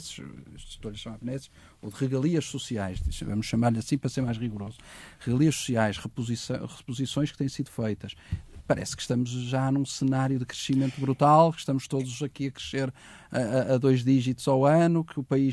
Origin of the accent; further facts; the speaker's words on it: Porto, Norte, Portugal; sou até como portuense e nortenho